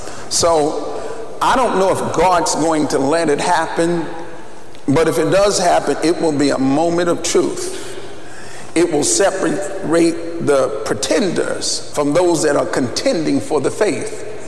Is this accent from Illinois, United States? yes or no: no; New York, United States; And when I told him I was from New York